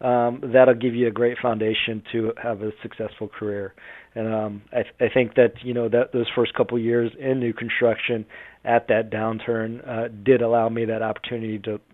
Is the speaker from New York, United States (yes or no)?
no; Leesburg, Florida, United States; growing up in a small town, Leesburg, or a small county in Orlando.